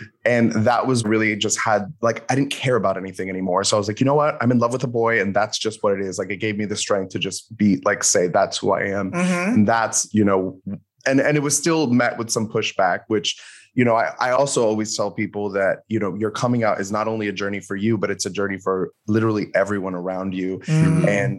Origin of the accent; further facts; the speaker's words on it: Miami, Florida, United States; I grew up kind of all around the world. No, my parents were in the army. My parents were in the army, so we lived in a bunch of different states.